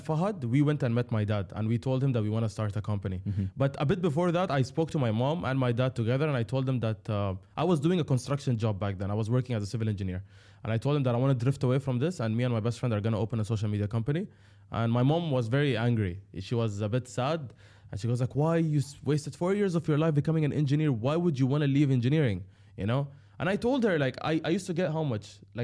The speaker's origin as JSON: {"language": "English", "region": "Dubai", "country": "United Arab Emirates", "tie": "born or raised there", "said": "I'm born and raised in Dubai. I studied in Westminster School in Dubai, Al Qusais."}